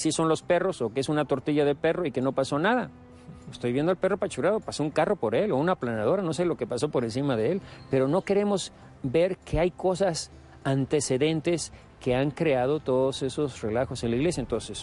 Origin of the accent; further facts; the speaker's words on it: Mexico; now in Guatemala; En mi país, en México, en la capital, ya se aprobó la ley del aborto